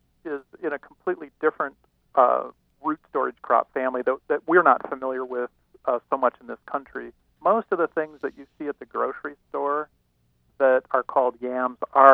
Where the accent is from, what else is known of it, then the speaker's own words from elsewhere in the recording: North Dakota, United States; I grew up in North Dakota